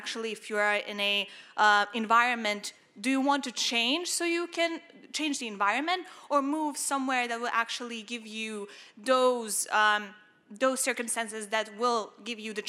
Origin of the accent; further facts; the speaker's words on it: Montenegro; English is a second language; I'm from Montenegro, I'm from the Balkans, and this objectivism is a new idea there